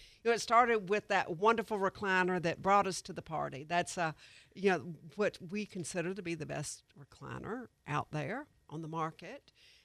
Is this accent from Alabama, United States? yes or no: yes; Mobile, Alabama, United States; I grew up in Mobile and have lived in the Southeast all my life